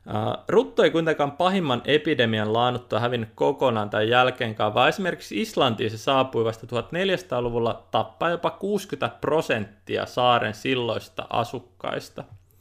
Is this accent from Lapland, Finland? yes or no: yes; Inari, Lapland, Finland; Inari on mun kotikaupunki, tai kotikylä. Se on pieni, mutta siellä on paljon turisteja.